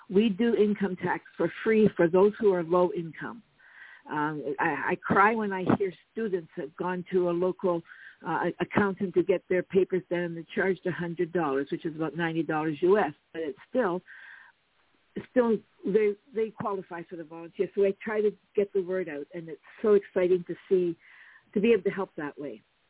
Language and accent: English; Nova Scotia, Canada; born or raised there; now in Timmins, Canada